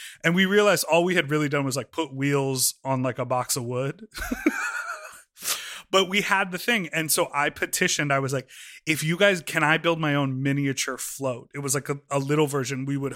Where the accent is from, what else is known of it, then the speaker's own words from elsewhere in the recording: Evanston, Illinois, United States; Yeah, in Evanston. I grew up, and Evanston has this like annual 4th of July parade